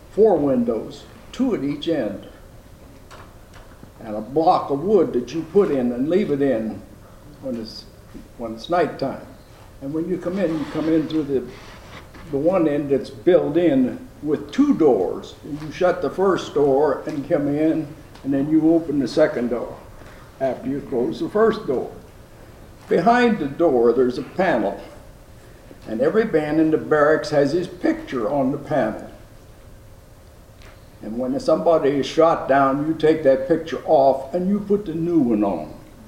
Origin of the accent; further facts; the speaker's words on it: England, United Kingdom; born there; And since I was born in England, I sent a letter